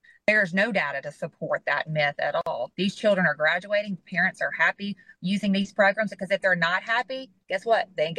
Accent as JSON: {"language": "English", "region": "Mississippi", "country": "United States", "tie": "born or raised there", "said": "because I'm a Delta girl, born and raised in Mississippi Delta. I'm from Sunflower County"}